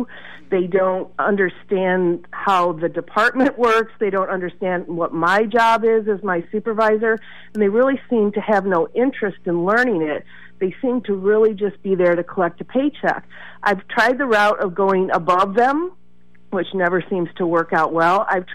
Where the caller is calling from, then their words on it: Danville, United States; I'm calling from Danville.